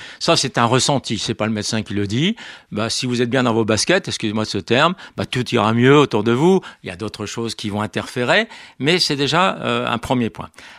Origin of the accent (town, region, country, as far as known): France